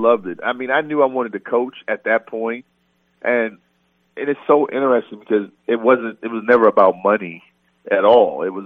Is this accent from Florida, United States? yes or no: no; Indiana, United States; But, you know, I came from Indiana where we didn't do stuff like push it and shoot threes on the break.